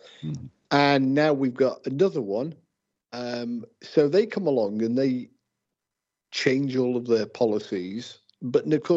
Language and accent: English; United Kingdom; Yeah, well, you know, I'm a Brit. Brits are interesting because we don't really bother about politics.